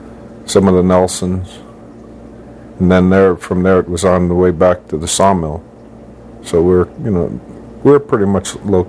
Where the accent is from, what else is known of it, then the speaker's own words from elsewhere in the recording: Kodiak, Alaska, United States; born there; I was born in Kodiak, June 4th, 1952.